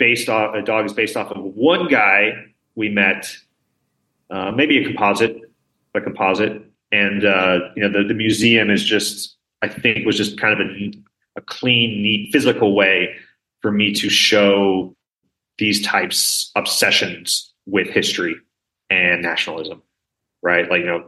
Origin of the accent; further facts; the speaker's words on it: Nevada, United States; I'm originally from Nevada, and the state really was built up by folks, veterans and civilians from the Civil War that were looking to start a new life.